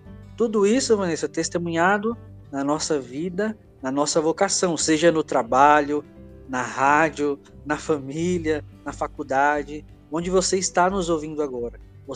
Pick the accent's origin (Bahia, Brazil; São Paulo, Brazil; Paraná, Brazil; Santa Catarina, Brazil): São Paulo, Brazil; also born or lived in Ceará; Eu tive a experiência de ficar 9 anos em missão no Nordeste, eu sou aqui de São Paulo, né? Estou em São Paulo agora, mas morei 9 anos pelo Ceará, pelo Brasil inteiro.